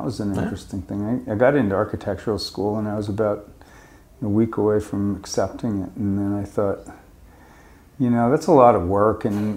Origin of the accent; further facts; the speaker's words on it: New England, United States; I grew up in New England, so I'm a Red Sox fan.